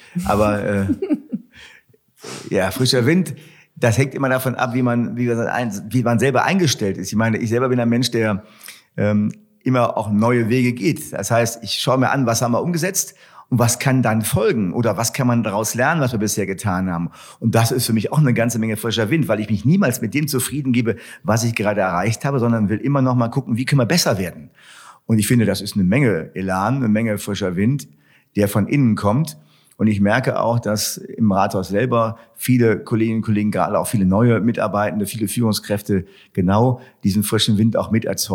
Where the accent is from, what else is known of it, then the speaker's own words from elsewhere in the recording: Wuppertal, North Rhine-Westphalia, Germany; Das heißt, ich bin hier in Wuppertal geboren, bin hier an Bord und bleibe auch hier vor Ort